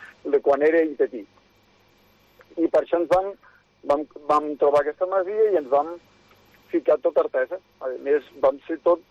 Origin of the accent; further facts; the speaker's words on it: Andorra; now in Lleida, Spain; jo t'ho dic, jo soc procedent d'Andorra.